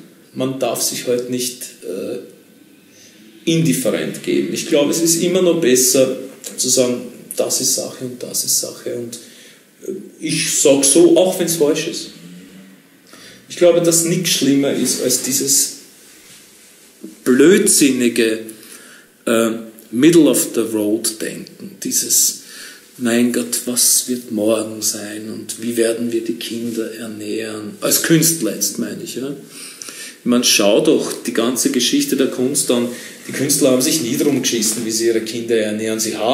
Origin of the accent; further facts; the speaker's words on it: Vienna, Austria; dass wir als Wiener, Österreicher, Mitteleuropäer